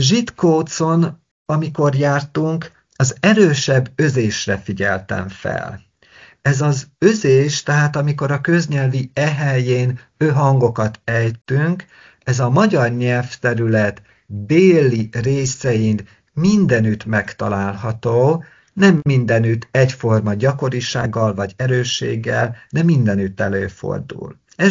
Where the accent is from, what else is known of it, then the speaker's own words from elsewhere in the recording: Zakarpattia Oblast, Ukraine; Én ugye Kárpátaljáról származom, egy Ungvár melletti faluból